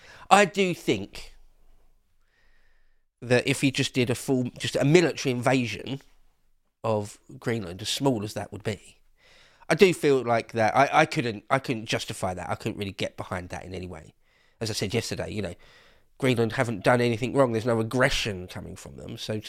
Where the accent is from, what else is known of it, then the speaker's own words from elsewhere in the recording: England, United Kingdom; I'm an Englishman. What the hell has this got to do with Albion?